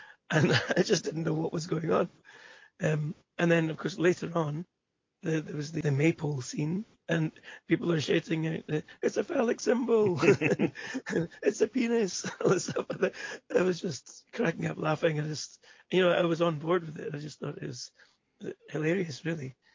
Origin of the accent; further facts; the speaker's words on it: Scotland, United Kingdom; accent: Scottish; It's, you can tell by my accent, I'm Scottish. And when I grew up in the 70s and 80s, I used to go up to the north of Scotland almost every year